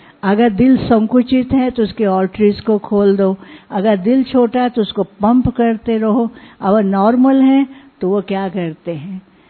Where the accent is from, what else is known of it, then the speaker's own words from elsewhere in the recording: Karnal, Haryana, India; मैं करनाल से हूँ, दिल्ली के पास से ही हूँ